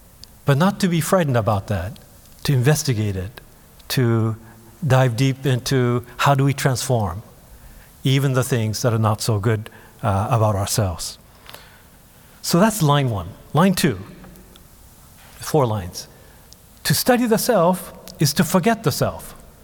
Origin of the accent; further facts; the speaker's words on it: Japan; When I was growing up in Japan, my mom is Japanese from Buddhist family, my dad is from the UK, so we'd also go to St. Albans Church in Tokyo, there's an Anglican church.